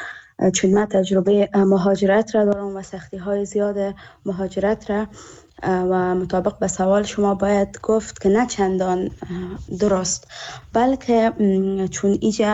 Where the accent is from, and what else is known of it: Afghanistan; moved away as an adult; now in Germany